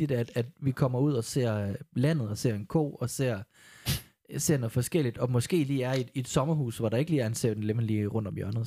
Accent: Horsens, Central Denmark Region, Denmark; Jeg er vokset op i parcelhus i Horsens, hvor alle sammen var ens.

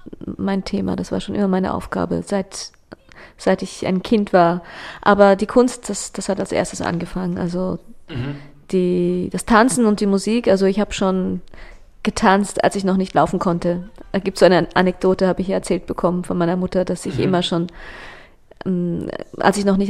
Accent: Heidelberg, Baden-Württemberg, Germany; moved away as an adult; now in Austria; Deutschland, in Heidelberg, ich komme aus Heidelberg

